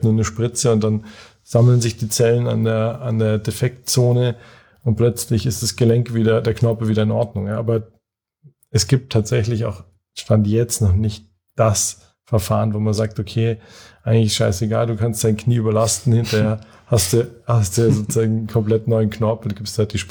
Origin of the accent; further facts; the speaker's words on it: Munich, Bavaria, Germany; Ich bin ursprünglich aus München